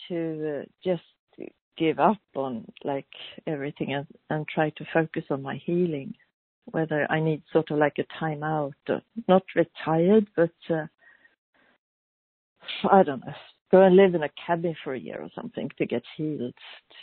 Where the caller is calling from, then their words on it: Stockholm, Stockholm County, Sweden; I'm calling from Sweden, Stockholm.